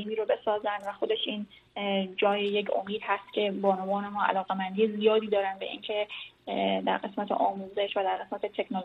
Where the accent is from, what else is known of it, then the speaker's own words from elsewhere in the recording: Herat, Afghanistan; moved away as an adult; also born or lived in Iran; now in United States; من به نیت یک مهاجر افغان در ایران به دنیا آمدم و بعد از سال 2002 ما هرات برگشتیم و در اونجا بودیم و 2012 آمریکا آمدم.